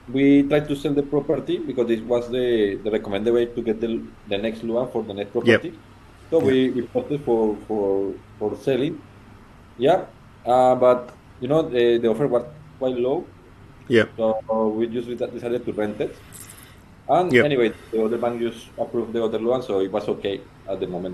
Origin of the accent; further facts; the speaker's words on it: Colombia; English is a second language; also born or lived in Australia; now in Japan; Yeah, I'm from Colombia.